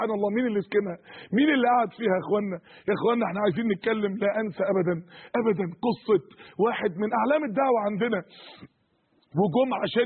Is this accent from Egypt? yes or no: yes; Egypt; بل احنا عندنا في مصر هنا حزب شيوعي وعادي والدنيا مفتوحة شوية